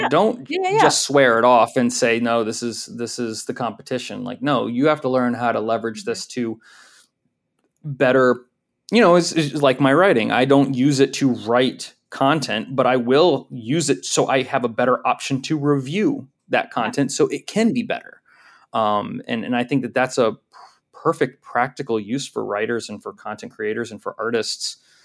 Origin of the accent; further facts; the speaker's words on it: Florida, United States; I mean, I grew up in Florida, so we were like, mm-hmm. we were right next to Universal Studios. We're right next to Disney World.